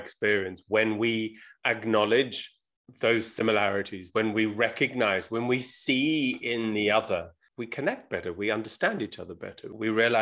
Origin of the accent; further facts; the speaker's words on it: South Africa; So growing up in South Africa